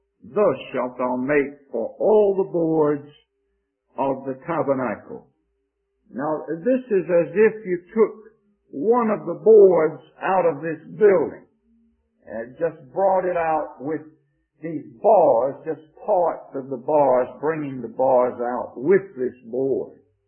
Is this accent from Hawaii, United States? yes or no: no; Georgia, United States; accent: Georgia